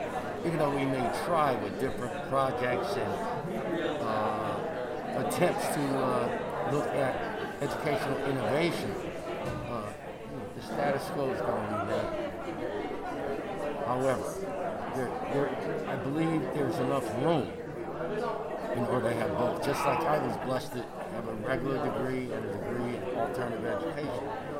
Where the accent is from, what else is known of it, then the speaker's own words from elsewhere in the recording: Waterbury, Connecticut, United States; I'm from Waterbury